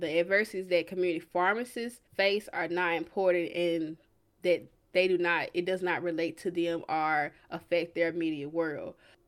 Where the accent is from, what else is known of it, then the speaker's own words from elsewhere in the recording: the South, United States; Now, me personally, I'm from the South.